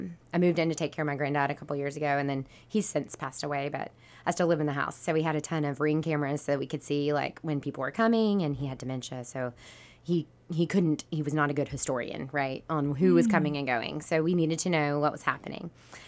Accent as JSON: {"language": "English", "town": "Savannah", "region": "Georgia", "country": "United States", "tie": "born or raised there", "said": "I did, yeah. Okay. So I grew up in Savannah."}